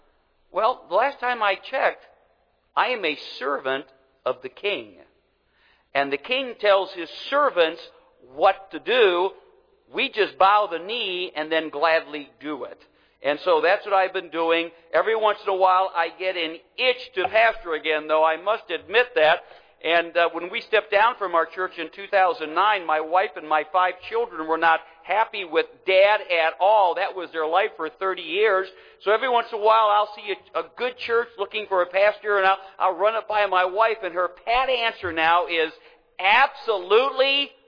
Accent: Cleveland, Ohio, United States; I am from Cleveland, the holy city, right?

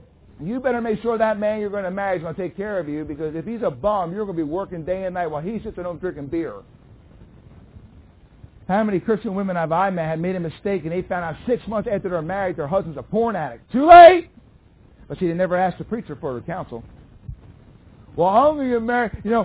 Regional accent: Philadelphia, Pennsylvania, United States; I'm from Philadelphia, man. Can any good thing come out of Philly, amen?

